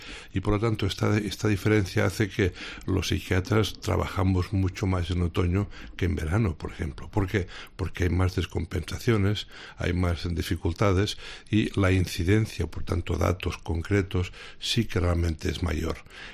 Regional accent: Portbou, Catalonia, Spain; en mi pueblo original, que es Portbou, pues claro, allí estuve de médico un tiempo

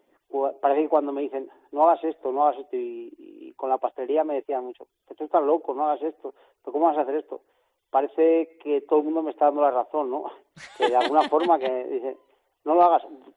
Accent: Castronuño, Castile and León, Spain; also born or lived in Alaejos; Que mi pueblo es Castronuño. Uh-huh. Y bueno, aunque también quiero mucho Alaejos, pero bueno, mi pueblo es Castronuño.

